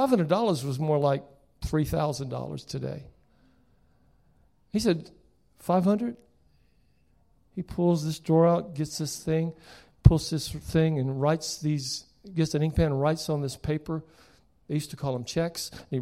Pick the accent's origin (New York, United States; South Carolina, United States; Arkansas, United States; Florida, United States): South Carolina, United States; See, I'd never been to Arizona. I grew up in the South, South Carolina.